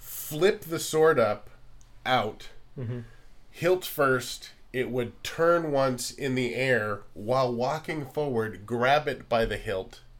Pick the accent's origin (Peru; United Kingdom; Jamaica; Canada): Canada; I'm Canadian.